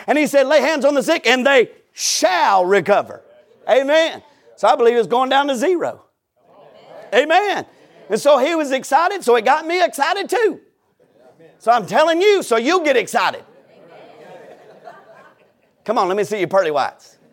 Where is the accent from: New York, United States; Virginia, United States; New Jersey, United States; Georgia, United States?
Georgia, United States; and I'm from Georgia, so I like sweet tea.